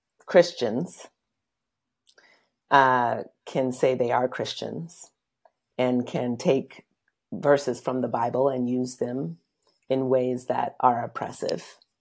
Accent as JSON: {"language": "English", "country": "United States", "said": "Cairo was the first time that I was confronted with my privilege as an American woman."}